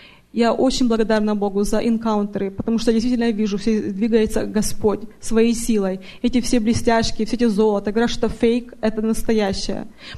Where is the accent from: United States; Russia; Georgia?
United States; Salem, Oregon; я из Oregon, Salem.